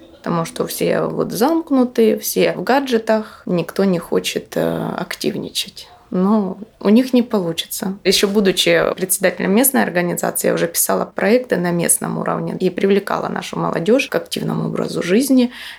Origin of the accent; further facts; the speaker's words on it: Donetsk, Donetsk Oblast, Ukraine; now in Murmansk, Russia; В Мурманск, вообще в Российскую Федерацию, я приехала в 2014 году как беженец, потому что я сама из Украины, с Донецка, и приехала сюда уже, когда начались боевые действия на Донбассе.